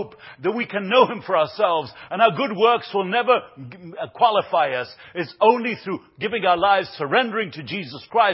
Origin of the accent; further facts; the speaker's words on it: Buenos Aires, Argentina; I grew up in Latin America, the city of Buenos Aires in Argentina.